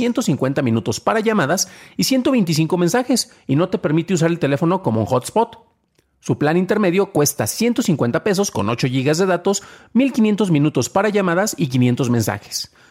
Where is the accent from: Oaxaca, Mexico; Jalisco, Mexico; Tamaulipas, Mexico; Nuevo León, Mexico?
Jalisco, Mexico; San Juan de los Lagos; voy a poner el código postal de mi ciudad natal, San Juan de los Lagos, Jalisco